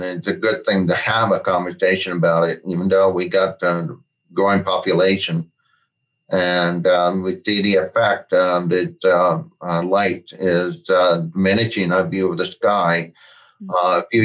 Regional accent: Colorado, United States; born there; also born or lived in Oregon; now in Portland, United States; No, actually, I was born in Colorado.

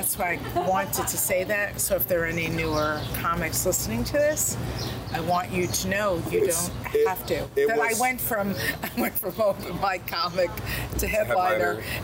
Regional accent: United States; As an American working up there, that's a whole different ballgame.

